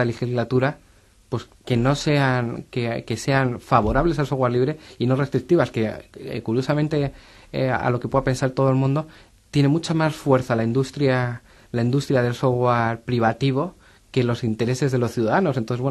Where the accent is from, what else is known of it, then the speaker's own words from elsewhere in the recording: Extremadura, Spain; yo digo que soy extremeño